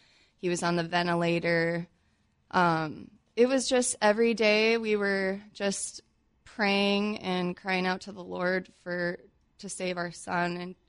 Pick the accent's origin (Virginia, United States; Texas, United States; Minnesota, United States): Minnesota, United States; Otter Tail; I'm originally from Otter Tail, Minnesota.